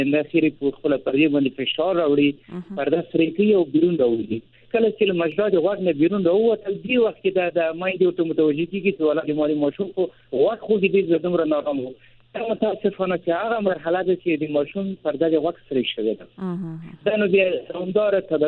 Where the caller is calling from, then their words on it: Maiwand, Kandahar, Afghanistan; د کندهار د ولایت څخه، د میوند ولسوالۍ.